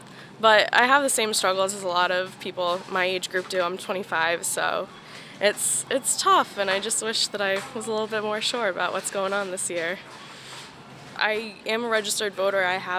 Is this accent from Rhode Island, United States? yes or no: yes; West Greenwich, Rhode Island, United States; I've been living in Rhode Island all my life, and I'm currently from West Greenwich.